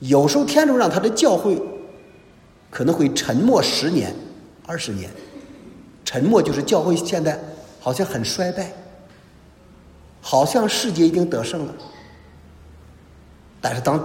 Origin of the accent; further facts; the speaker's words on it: China; 我们中国人有这个成语，中国人更有这个毛病，叫好事不出门，坏事传千里。